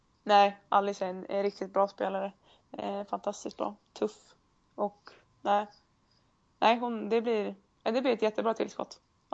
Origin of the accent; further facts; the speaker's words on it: Värmland, Sweden; now in Umeå, Sweden; Jag har ju familjen och allting hemma i Värmland, så att någon gång framöver så kommer man väl kanske flytta hemåt.